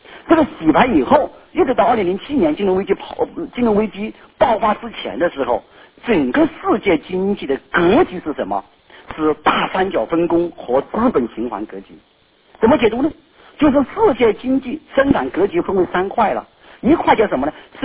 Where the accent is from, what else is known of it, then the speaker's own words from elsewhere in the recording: China; 这一方面说明美国好像看得起我们中国人了